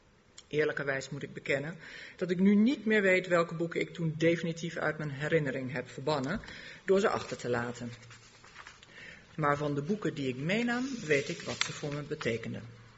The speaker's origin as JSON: {"language": "Dutch", "country": "Germany", "tie": "born or raised there", "also_born_or_lived": "Netherlands", "said": "ben ik verhuisd met mijn gezin naar Duitsland. Ik ben daar geboren en opgegroeid en het is, zoals dat heet, mijn vaderland. In Nederland heb ik ruim 20 jaar gewoond en gewerkt. Ik beschouw het als mijn moederland."}